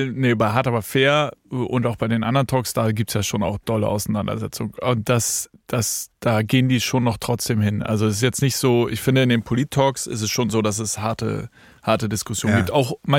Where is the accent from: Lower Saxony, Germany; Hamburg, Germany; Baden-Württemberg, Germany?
Hamburg, Germany; Ich kann das als Hamburger, er ist ja auch in Hamburg.